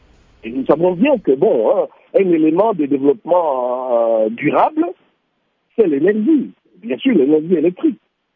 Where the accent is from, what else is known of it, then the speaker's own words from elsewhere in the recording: DR Congo; chez nous au Congo